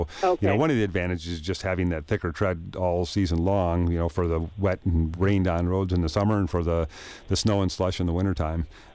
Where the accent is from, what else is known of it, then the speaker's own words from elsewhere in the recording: Wisconsin, United States; I grew up in Wisconsin, and I'm pretty sure I can get a car up a hill